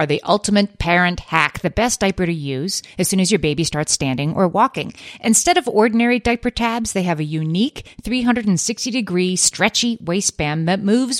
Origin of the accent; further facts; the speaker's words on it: Ireland; I'm Irish.